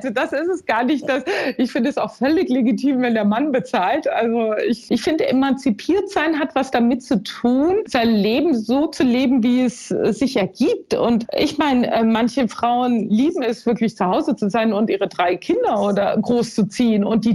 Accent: Mainz, Rhineland-Palatinate, Germany; ich war ja Mainzer-Mädchen, aber ich bin dann so, ja, 15 Jahre in der Welt unterwegs gewesen.

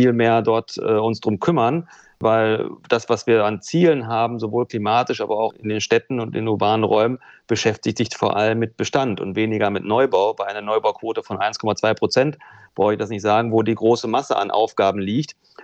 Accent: Dortmund, North Rhine-Westphalia, Germany; born there; Also ich bin gebürtiger Dortmunder und unser Büro ist in Essen.

